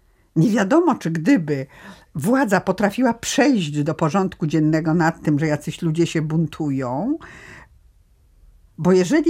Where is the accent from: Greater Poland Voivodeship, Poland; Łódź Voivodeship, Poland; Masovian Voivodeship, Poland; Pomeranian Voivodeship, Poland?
Łódź Voivodeship, Poland; Łódź; Ja się urodziłam i wychowałam w takiej lumpenproletariackiej dzielnicy Łodzi na Bałutach.